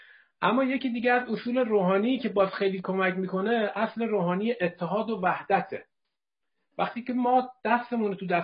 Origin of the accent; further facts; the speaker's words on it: Karaj, Alborz, Iran; moved away as an adult; now in Sweden; من چیزی حدود 9 سال از پاکیم تو ایران بودم، تو کرج بودم، خدمتگزار گروه ها، کمیته شهری، ناحیه بودم، ولی خب الان حدود 8 سالم هست از ایران دور شدم، اومدم سوئد